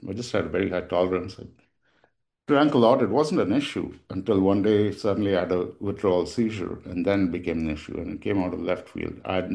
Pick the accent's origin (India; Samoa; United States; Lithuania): India; I realized pretty young, growing up in India, that I was gay